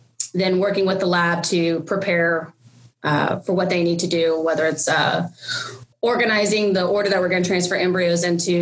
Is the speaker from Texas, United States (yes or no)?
yes; Texas, United States; I am originally from Texas.